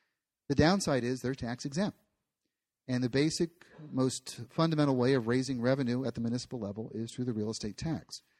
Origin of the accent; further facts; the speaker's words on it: Easton, United States; My hometown of Easton, 27% of the market assessed value of Easton is tax exempt.